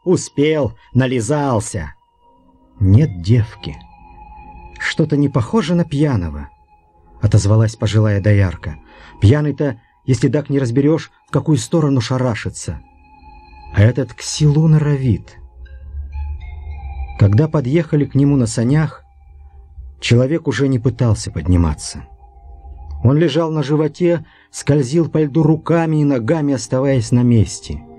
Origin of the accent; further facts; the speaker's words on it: Altai Krai, Russia; Петр Павлович мой земляк. Я тоже родился и вырос в Кулундинской степи.